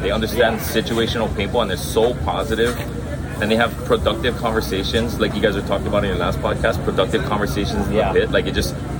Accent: Maui, Hawaii, United States; I'm from Maui. Probably one of the only guys from Maui that plays on Oahu with the rest of Hawaiian Heat.

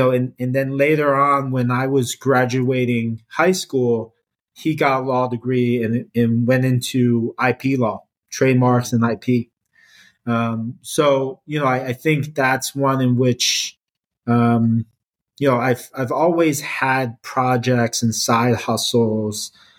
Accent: Philadelphia, Pennsylvania, United States; No, I grew up in Philadelphia.

